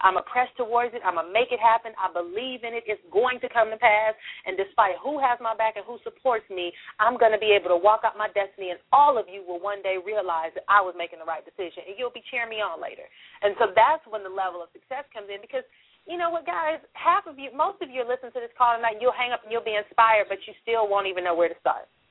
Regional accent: Los Angeles, California, United States; And, you know, we're from Los Angeles, so there's a million Cal States, Cal State LA, Cal State Fullerton.

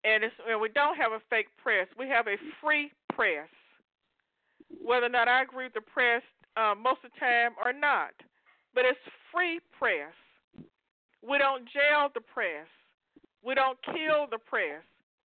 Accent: United States; I am an American. I happen to be a black American, but I'm an American.

